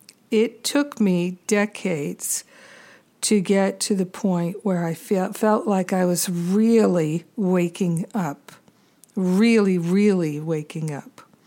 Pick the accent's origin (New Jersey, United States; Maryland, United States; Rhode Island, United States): Rhode Island, United States; A lot of Catholics growing up in Rhode Island at that time. I don't know about now, but at that time, when I was a kid in the 70s, it was the most Catholic state in the Union